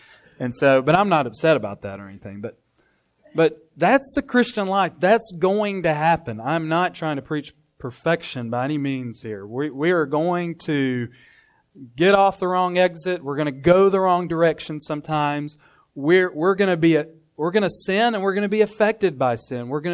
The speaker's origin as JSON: {"language": "English", "region": "Alabama", "country": "United States", "said": "We're from Alabama, but when we go back, we'll go to Mount Vernon."}